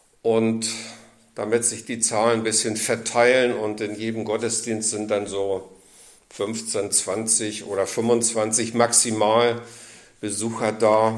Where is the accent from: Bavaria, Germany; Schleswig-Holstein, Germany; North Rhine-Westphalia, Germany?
Schleswig-Holstein, Germany; Wankendorf; Ich komme ja aus Wankendorf und bin von da früher auch schon öfter in Plön gewesen, auch ein Praktikum gemacht. Und das war dann auch der Start, dass ich meine Heimat verlassen habe mit 18.